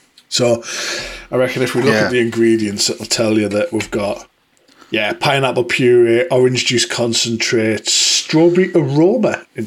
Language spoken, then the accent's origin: English; North East England, United Kingdom; We are from the Northeast, which is the working man's capital.